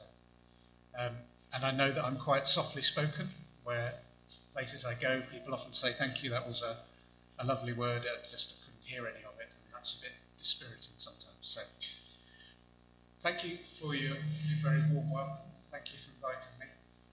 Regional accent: England, United Kingdom; born there; now in Wales; I've lived in Wales for 17 or 18 years, but I'm afraid I'm English by birth.

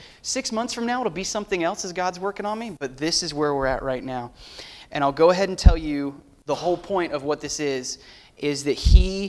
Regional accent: Florida, United States; now in Canada; Originally I'm from the United States, a little place called Florida. Not Orlando, about an hour and a half north of there. Everybody knows where Orlando is. Just a coastal town there, where all of my family lives.

